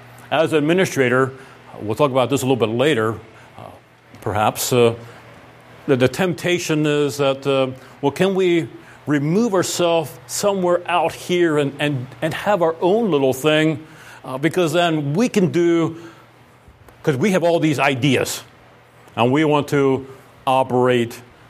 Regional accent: Ephrata, Pennsylvania, United States; I'm from Ephrata, Lancaster area

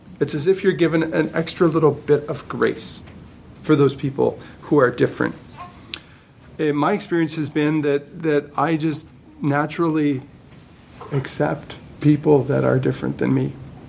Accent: Guatemala; as a third culture kid growing up in Guatemala, I have this little theory

